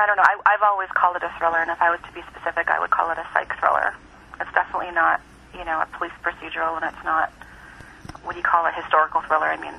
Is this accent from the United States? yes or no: no; Canada; And I was born and raised in Canada, so I don't speak the language.